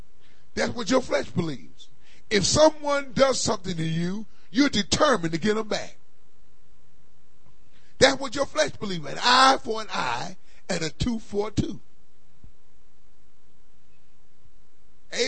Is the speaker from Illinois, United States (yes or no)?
no; Philadelphia, Pennsylvania, United States; I grew up in Philadelphia. That's how it was. I grew up in the ghettos. I mean the hard, cold ghettos. That's where I grew up in.